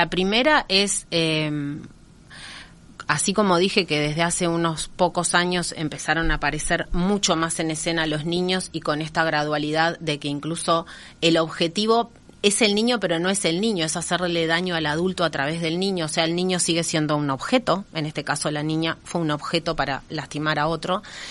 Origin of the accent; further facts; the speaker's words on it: Uruguay; Y eso como sociedad uruguaya tiene que ser algo que nos quede claro